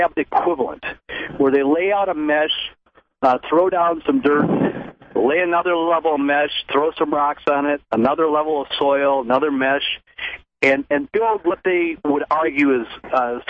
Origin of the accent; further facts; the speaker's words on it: Monroe, Michigan, United States; I'm from Monroe, Michigan, just south of Detroit, and I'm in the heart of the Great Lakes Basin